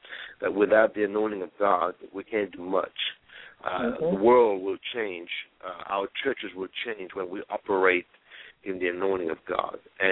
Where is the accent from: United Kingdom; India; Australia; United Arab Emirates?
United Kingdom; London; also born or lived in Mauritius; now in Louisville, United States; But I was born in a little tropical island called Mauritius. I was raised in England, London, England, and but I moved to the United States a while ago